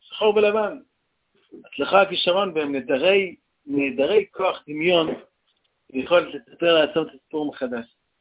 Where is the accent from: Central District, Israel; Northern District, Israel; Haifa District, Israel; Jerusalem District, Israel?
Haifa District, Israel; Haifa; גם אני הקטן כחיפאי, זכיתי להכיר אותו